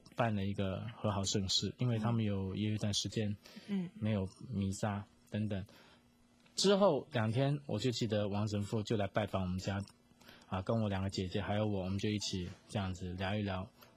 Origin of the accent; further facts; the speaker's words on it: Hong Kong; now in Taiwan; 那后来为什么到台湾来，可能是因为经济的原因，我们那时候就是我爸爸或者一个人到美国，我们全家留在香港，不然就是我们全家都得离开香港到另外一个地方去。